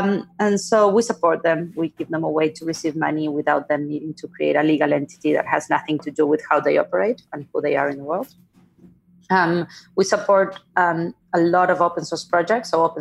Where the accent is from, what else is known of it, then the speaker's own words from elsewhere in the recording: Argentina; now in United States; I was born and raised in Argentina. I now live in the United States.